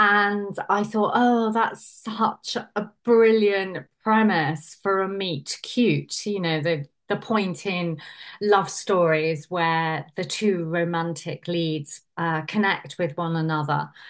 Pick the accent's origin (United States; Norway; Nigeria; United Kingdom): United Kingdom; I'm British, obviously.